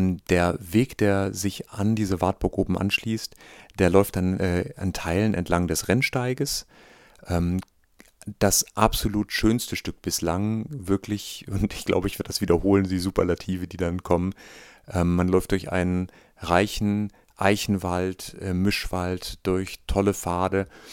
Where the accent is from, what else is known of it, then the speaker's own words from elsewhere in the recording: North Rhine-Westphalia, Germany; Ich komme aus dem Oberbergischen.